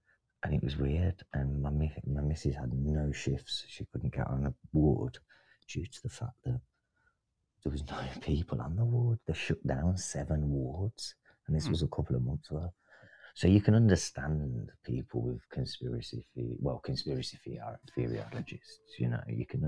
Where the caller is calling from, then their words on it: Birmingham, West Midlands, United Kingdom; I'm from England, Birmingham.